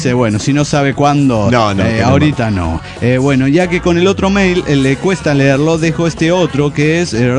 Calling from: San Luis, Argentina; de las Sierras de San Luis, Argentina.

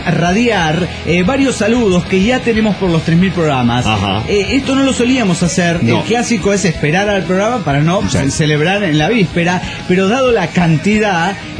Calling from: Puerto Vallarta, Jalisco, Mexico; de Puerto Vallarta.

